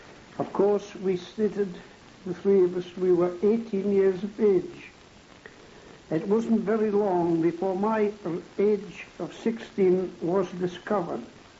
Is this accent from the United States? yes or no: no; Berwick-upon-Tweed, North East England, United Kingdom; we visited a number of places on the Scottish border. One of them was Berwick upon Tweed, my hometown.